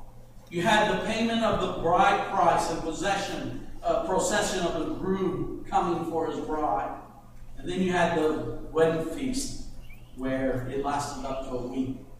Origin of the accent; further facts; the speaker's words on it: Tennessee, United States; I was a young man, and I was from Tennessee, and the weddings in Tennessee are usually quite simple